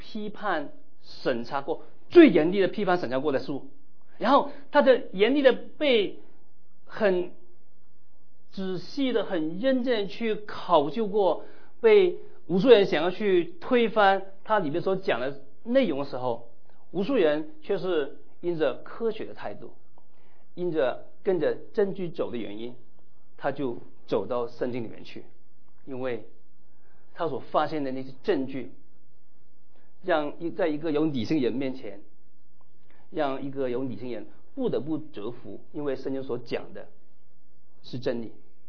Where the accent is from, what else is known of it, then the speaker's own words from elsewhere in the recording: China; 我们是中国人啊